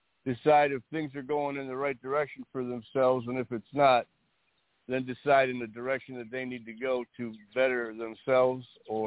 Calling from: Hawaii, United States; Well, right now I'm in Hawaii.

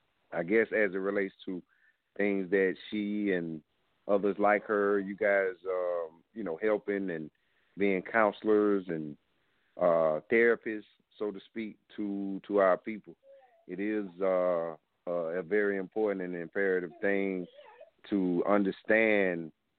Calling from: South Carolina, United States; I'm calling from South Carolina.

